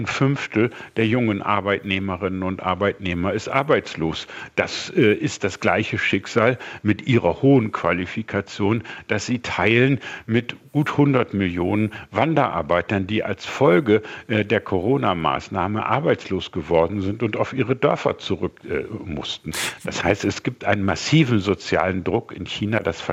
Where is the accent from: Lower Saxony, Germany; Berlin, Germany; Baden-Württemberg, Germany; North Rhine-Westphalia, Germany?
Lower Saxony, Germany; Das ist eine schlechte Nachricht, gerade für mein Heimatland Niedersachsen.